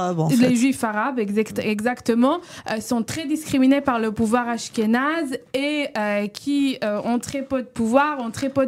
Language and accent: French; Haifa, Haifa District, Israel; Je peux vous dire, je viens de Haïfa.